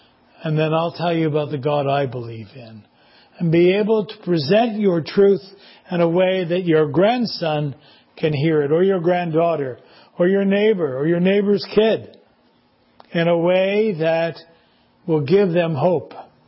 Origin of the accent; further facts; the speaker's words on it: Quebec, Canada; for me, growing up in Quebec, was to think about the atomic bomb.